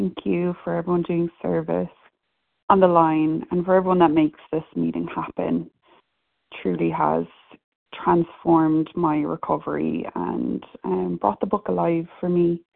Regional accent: Ireland; Ireland, and it just seemed so difficult for me to understand growing up.

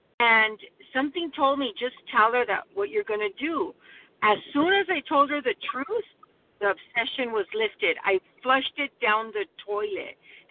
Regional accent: California, United States; from California.

